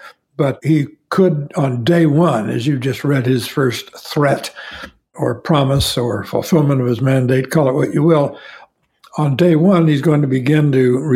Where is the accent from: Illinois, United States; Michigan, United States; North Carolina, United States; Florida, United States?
Illinois, United States; I'm from Central Illinois, Lincoln country, and we don't admit to a fourth.